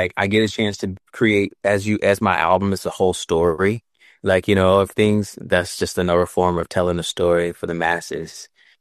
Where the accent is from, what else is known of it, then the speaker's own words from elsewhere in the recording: the South, United States; now in Los Angeles, United States; Like I'm a kid from the South, from the bayous of Texas and Louisiana. You just have to keep on going. Here I am in Hollywood. I'm ready to go back home